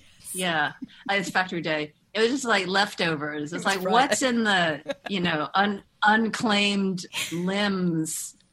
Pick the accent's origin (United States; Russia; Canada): Russia; Moscow; the scripted half hour based on growing up in Moscow.